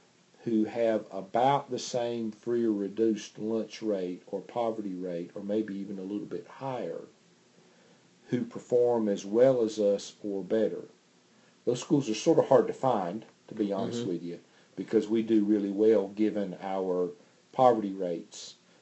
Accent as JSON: {"language": "English", "region": "the South", "country": "United States", "said": "but I am from the South"}